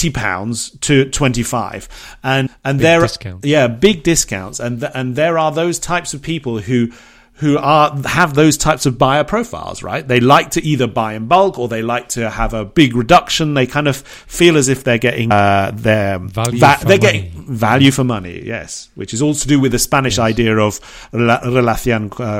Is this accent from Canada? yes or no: no; Bournemouth, South West England, United Kingdom; There's a shop, there's a shop in England, in my hometown in Bournemouth